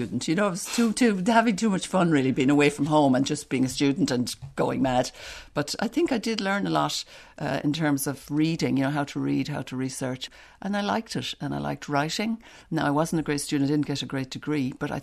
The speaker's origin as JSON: {"language": "English", "town": "Kilmoyler", "region": "Munster", "country": "Ireland", "tie": "born or raised there", "said": "I'm from Kilmoyler, one of these conjoined parishes, Kilmoyler and Banshee. So I grew up, you know, on a small farm, I suppose, and had the usual rural childhood."}